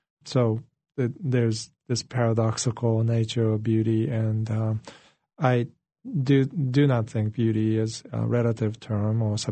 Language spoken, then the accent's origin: English; Kamakura, Kanagawa, Japan; English is a second language; my childhood years growing up in Kamakura, Japan, which is the 13th century capital of Japan, beautiful city by the ocean.